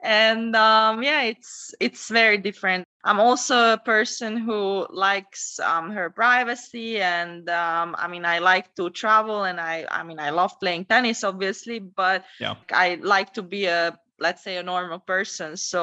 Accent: Hungary; I grew up not in Budapest, but in a small city.

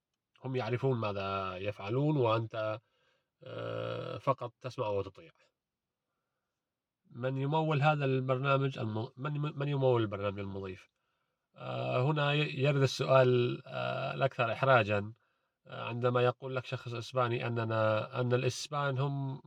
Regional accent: Syria; وأنا شخص من سوريا، فعملية الترجمة كانت صعبة جدا

